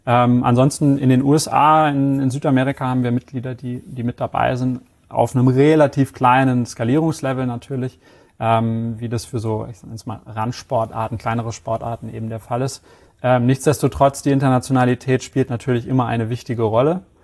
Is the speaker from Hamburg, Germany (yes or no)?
yes; Hamburg, Germany; born there; moved away; Bin 33 Jahre alt, gebürtiger Hamburger. Wohne jetzt aber sozusagen des Jobs wegens einmal und aber auch der Liebe wegen in Süden Deutschlands, in Bayern. Da hat es mich jetzt die letzten knapp 4,5 Jahre hingezogen.